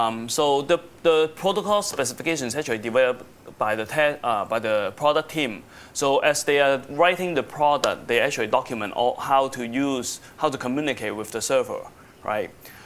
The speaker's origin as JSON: {"language": "English", "country": "Hong Kong", "tie": "born there", "said": "So I was born in Hong Kong, so you may find me, you know, speaking funny, but I usually blame it on the British, and I use like words like aluminium, aeroplane, stuff like"}